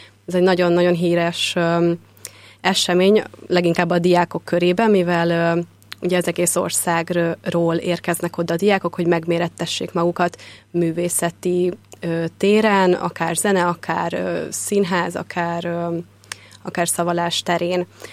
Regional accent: Zalaegerszeg, Zala, Hungary; én zalai származású vagyok, úgyhogy ezért is nagyon fontos számomra ez a küldetés. Én zalaegerszegi vagyok

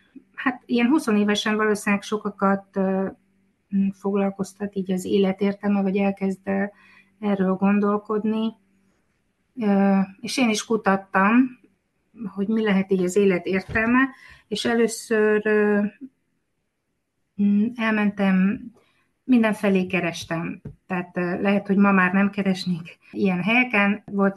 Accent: Szombathely, Vas, Hungary; moved away as an adult; Én Szombathelyen nőttem fel, 18 éves koromig ott éltem, és a családomban nem kaptam vallásos nevelést.

